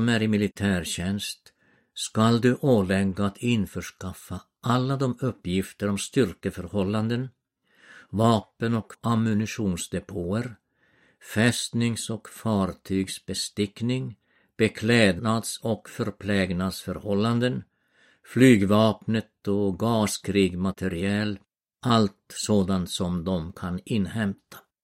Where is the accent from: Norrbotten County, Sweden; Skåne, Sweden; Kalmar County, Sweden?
Norrbotten County, Sweden; Kardis; I min hemby Kardis i Tornedalen sydde kvinnorna nya klänningar